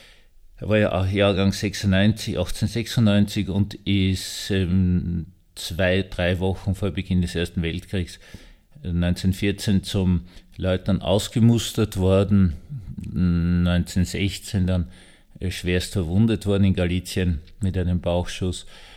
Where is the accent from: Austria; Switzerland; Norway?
Austria; Vienna; Ich bin ja in Wien aufgewachsen